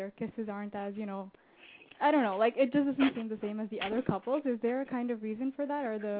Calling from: Toronto, Ontario, Canada; I'm calling from Toronto, Canada.

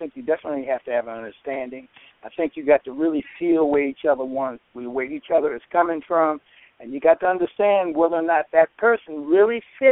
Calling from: Delaware, United States; I'm calling from Delaware.

